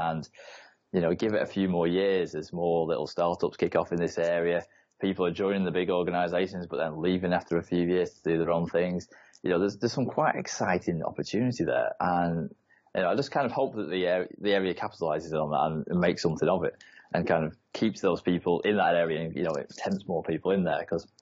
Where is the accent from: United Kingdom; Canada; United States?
United Kingdom; Blackpool, North West England; when I was growing up, I grew up in Blackpool.